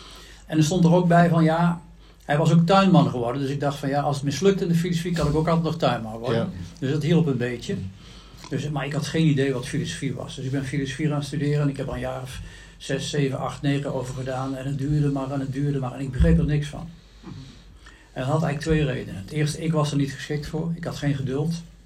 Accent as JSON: {"language": "Dutch", "town": "Tilburg", "region": "North Brabant", "country": "Netherlands", "said": "Ik kom uit Tilburg, of all places."}